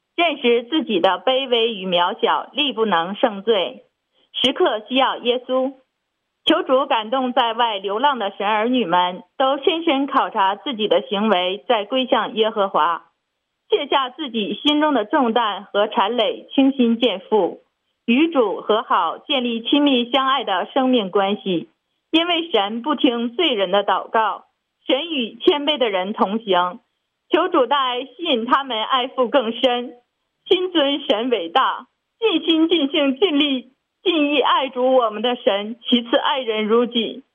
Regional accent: Heilongjiang, China; 我是黑龙江的

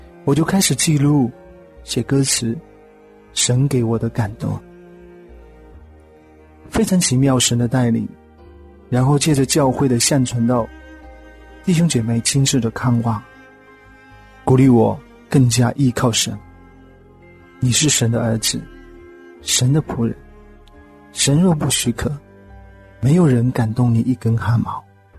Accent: Wenzhou, Zhejiang, China; moved away as an adult; now in Serbia; 我是温州人，2012年4月份来到塞尔维亚。

